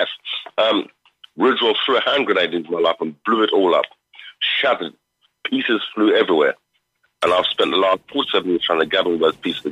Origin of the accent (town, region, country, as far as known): London, United Kingdom; born or raised there